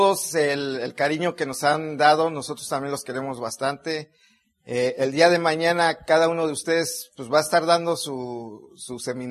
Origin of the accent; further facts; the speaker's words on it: Mexico City, Mexico; Sonia y yo somos de la Ciudad de México, de la Distrito Federal.